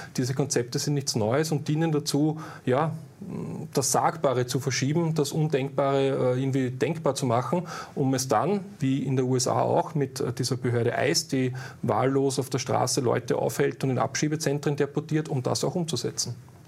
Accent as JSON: {"language": "German", "country": "Austria", "said": "Wir haben ganz, ganz viele Menschen bei uns in Österreich aufgenommen"}